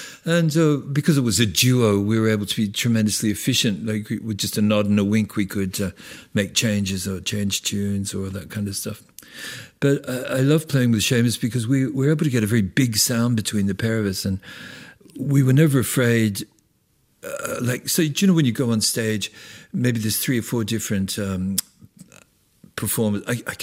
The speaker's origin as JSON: {"language": "English", "country": "Australia", "tie": "born or raised there", "said": "growing up in Australia"}